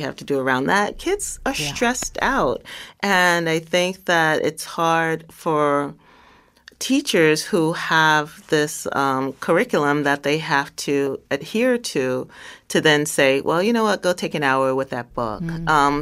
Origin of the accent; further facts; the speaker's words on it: Brooklyn, New York, United States; You know, I grew up in Bushwick